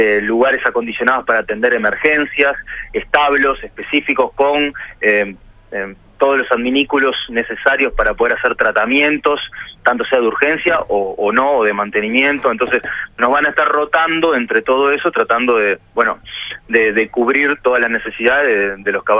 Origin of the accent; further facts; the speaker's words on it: Montevideo, Uruguay; Somos de Montevideo